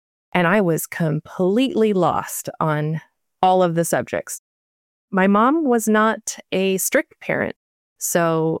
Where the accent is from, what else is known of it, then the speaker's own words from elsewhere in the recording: Midwest, United States; I grew up in the Midwest.